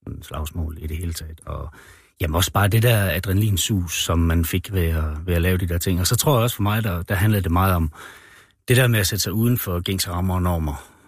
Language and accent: Danish; Aarhus, Central Denmark Region, Denmark; nu er jeg født og opvokset i Aarhus